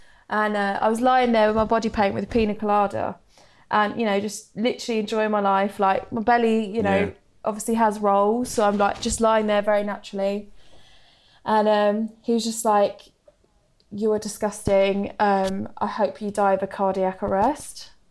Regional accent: East of England, United Kingdom; now in London, United Kingdom; Obviously I live in London now, but I'm from Suffolk.

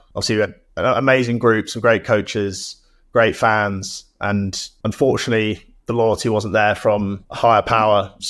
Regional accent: England, United Kingdom; now in France; I thought being English, I was going to get a cold shoulder, but they're extremely welcoming.

